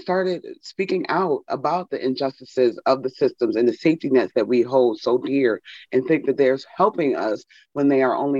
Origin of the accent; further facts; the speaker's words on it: Buffalo, New York, United States; now in Albany, United States; a lot of people may not know that I'm originally from Buffalo, New York, and I moved out here and found myself homeless. I lived in Washington Park in Albany for 2 weeks on a park bench.